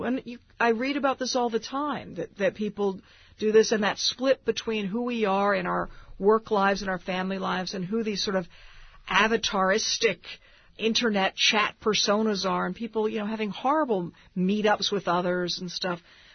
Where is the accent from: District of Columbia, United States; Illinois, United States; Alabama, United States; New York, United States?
District of Columbia, United States; Washington; I grew up in Washington, D.C., and Nixon was sort of the first president of my conscious life, and I grew up in a very liberal family, and we were perpetually marching on Washington